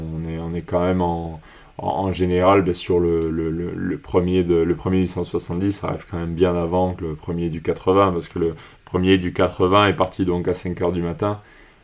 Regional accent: Occitanie, France; partir de chez nous en Cerdagne enfin de cet environnement pour rallier en fait l'autre bout du département

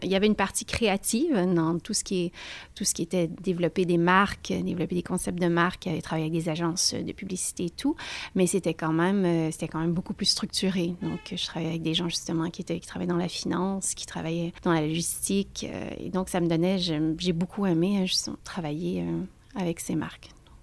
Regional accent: Montreal, Quebec, Canada; moved away as an adult; je suis d'origine canadienne, donc j'ai été élevée à Montréal avec un papa français et une maman québécoise. Et je suis restée jusqu'à 20 ans à Montréal

